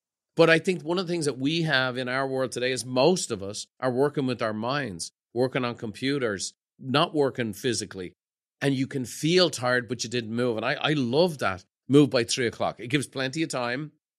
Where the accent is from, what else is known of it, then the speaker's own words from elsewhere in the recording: Ireland; now in United States; I grew up in Ireland as a family of painters.